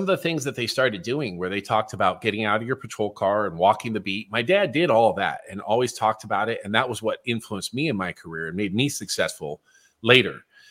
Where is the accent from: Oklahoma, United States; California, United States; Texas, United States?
California, United States; now in Seattle, United States; I grew up in California, but now for the last 30 years have lived in Seattle.